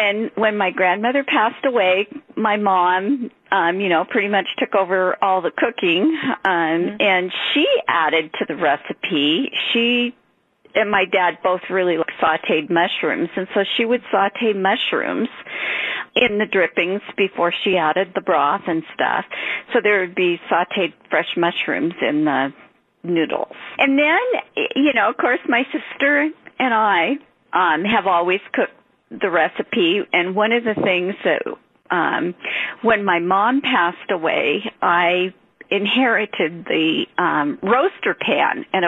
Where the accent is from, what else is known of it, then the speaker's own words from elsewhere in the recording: Seattle, Washington, United States; I'm a native from Seattle. I mean, I grew up here my whole life